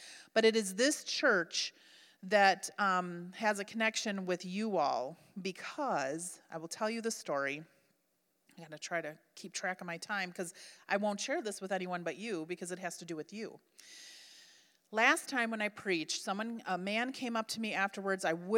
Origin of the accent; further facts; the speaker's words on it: Milwaukee, Wisconsin, United States; moved away as an adult; now in Odessa, Ukraine; It feels like Milwaukee." I grew up in Milwaukee, so, you know, we feel right at home in Odessa.